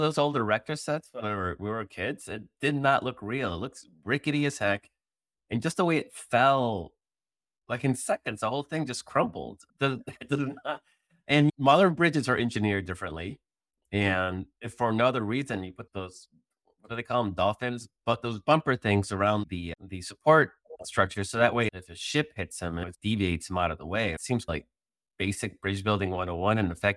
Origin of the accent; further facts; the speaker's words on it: El Salvador; from my home country of El Salvador and Guatemala and Central America